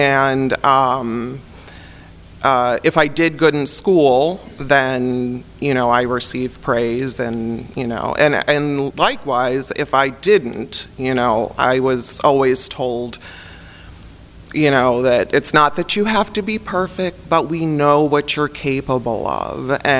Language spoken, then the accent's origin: English; Buffalo, New York, United States; born there; I was born in Buffalo, New York, so you think it's cold here.